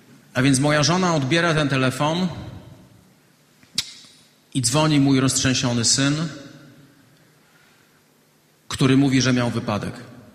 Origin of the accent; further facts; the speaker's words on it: Olesno, Opole Voivodeship, Poland; Ja pochodzę z małego miasta, oddalonego 110 kilometrów stąd. To miasto nazywa się Olesno.